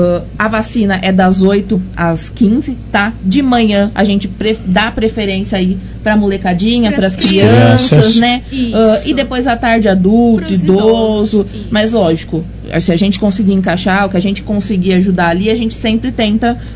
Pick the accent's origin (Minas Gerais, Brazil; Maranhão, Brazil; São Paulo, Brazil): São Paulo, Brazil; Monte Alto; Sou de Monte Alto.